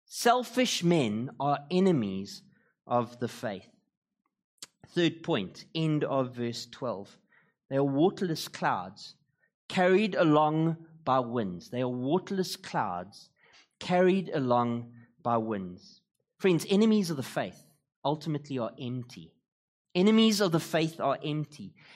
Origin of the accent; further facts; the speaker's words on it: Gqeberha, Eastern Cape, South Africa; Now, I come from Klebecha, and so lots of analogies to that this morning.